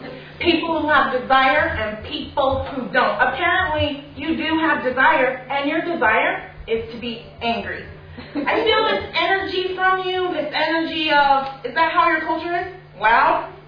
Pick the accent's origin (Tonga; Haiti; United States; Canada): Tonga; Nuku'alofa, Tongatapu; born there; I was born in Nuku'alofa Tonga, which is part of the Polynesian Islands in the Pacific Ocean.